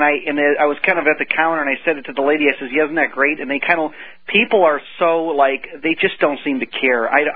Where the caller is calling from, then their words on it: Cleveland, Ohio, United States; I'm from the Cleveland area, and I happen to be looking at our local plane dealer today